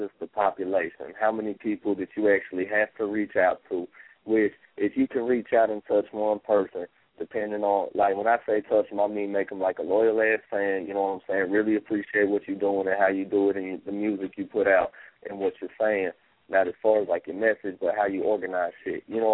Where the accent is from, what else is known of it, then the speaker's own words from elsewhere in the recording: Detroit, Michigan, United States; also born or lived in Macon, Georgia; I was born in Macon, Georgia, down in the South, man, straight goddamn grimy gutter South Georgia, you know what I'm saying? Grew up in the goddamn hood of Detroit, you feel me?